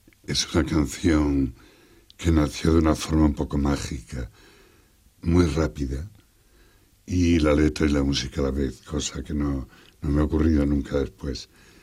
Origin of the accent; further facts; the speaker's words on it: Extremadura, Spain; now in Madrid, Spain; Bueno, yo me siento ya muy madrileño, llevo muchísimo tiempo aquí. Al principio siempre decíamos todos los extremeños, con cierto orgullo que éramos extremeños